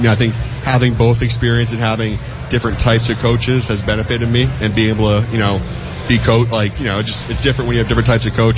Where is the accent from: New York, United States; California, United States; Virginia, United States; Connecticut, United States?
Connecticut, United States; I'd been in the Northeast my whole life, you know, growing up in Connecticut, going to UMass for my first 3 years.